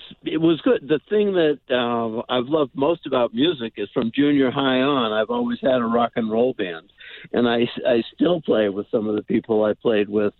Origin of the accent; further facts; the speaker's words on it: Barnstable, Massachusetts, United States; I grew up mostly on Cape Cod in Barnstable Village.